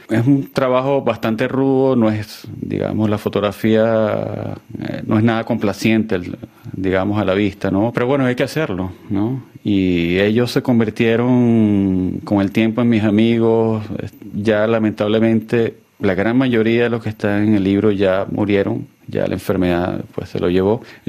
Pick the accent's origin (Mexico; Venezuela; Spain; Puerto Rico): Venezuela; Por registrar lo que sucede en mi país, pues. Y ya después, bueno, colaborando con algunos medios internacionales. Pues sí, la importancia que tiene fotográficamente es, bueno, es registrar el duro momento que vive Venezuela actualmente.